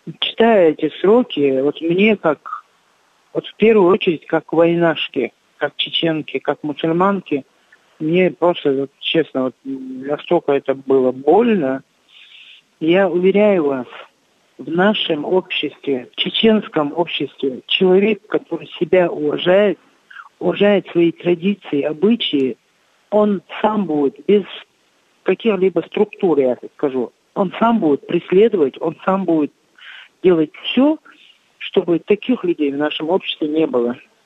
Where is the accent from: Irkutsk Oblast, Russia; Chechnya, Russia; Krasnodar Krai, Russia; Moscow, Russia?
Chechnya, Russia; я чеченка, я живу в этом обществе и выросла именно на этих традициях.